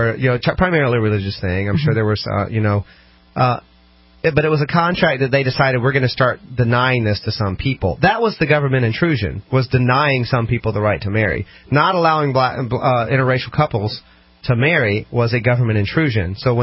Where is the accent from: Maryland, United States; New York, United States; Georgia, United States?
Georgia, United States; In South Georgia, where I'm from.